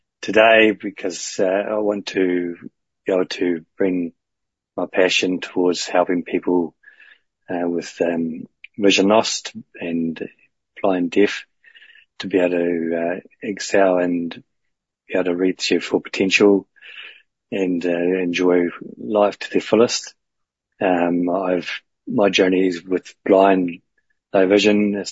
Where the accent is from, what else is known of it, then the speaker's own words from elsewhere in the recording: Invercargill, Southland, New Zealand; I'm from Invercargill, based down here.